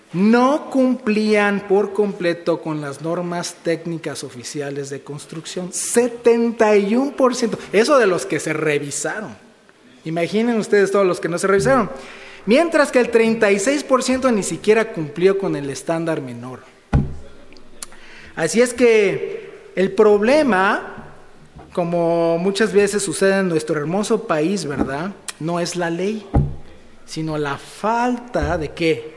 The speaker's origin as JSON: {"language": "Spanish", "country": "Mexico", "said": "todos los que somos mexicanos sabemos que no somos muy buenos para seguir normas"}